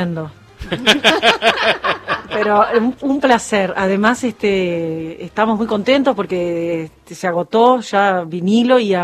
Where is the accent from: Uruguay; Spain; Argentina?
Uruguay; Ya no sé si soy tan uruguaya. No, soy sí.